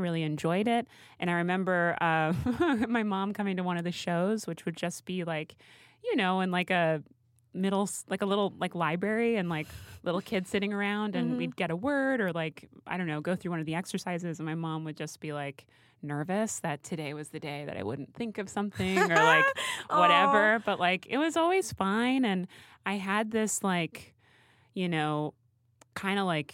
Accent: Hoboken, New Jersey, United States; Well, I grew up in Hoboken, New Jersey.

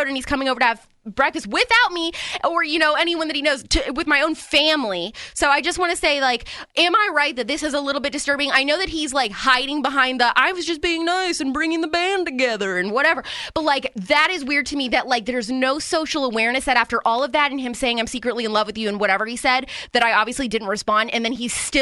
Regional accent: Indiana, United States; I didn't grow up in Brownsburg. I grew up in Southern Indiana, so it's a house I didn't grow up in, but it's still, like, it feels like my house

